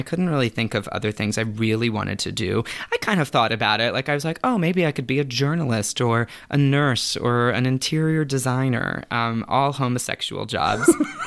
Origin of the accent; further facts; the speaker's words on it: Tampa, Florida, United States; And I grew up in Tampa, Florida, and he started getting involved with a community theater in Tampa.